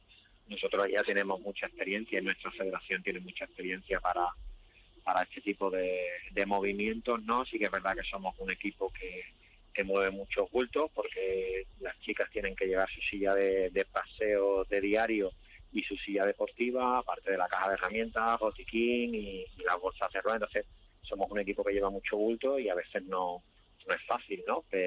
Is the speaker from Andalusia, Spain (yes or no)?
yes; Jerez de la Frontera, Andalusia, Spain; No, soy de Jerez, en Cádiz.